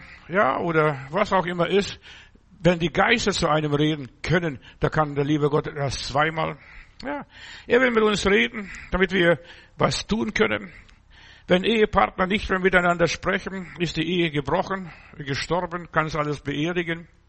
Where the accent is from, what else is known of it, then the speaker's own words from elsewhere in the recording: Augsburg, Bavaria, Germany; Ich bin an einem Baggersee bei uns zu Hause in Augsburg